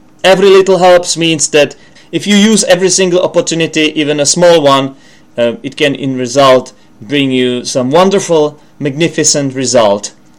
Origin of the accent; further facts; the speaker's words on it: Czechia; and you know I'm from the Czech Republic, I'm Czech, and you might think all Czechs are like this.